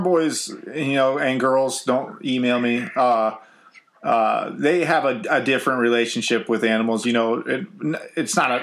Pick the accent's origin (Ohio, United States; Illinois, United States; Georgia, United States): Ohio, United States; Now, I am from Ohio.